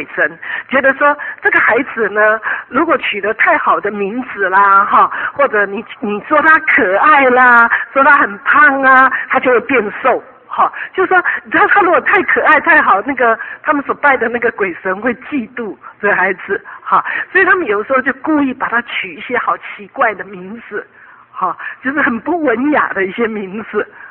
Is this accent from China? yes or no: yes; China; 特别是我们中国人哈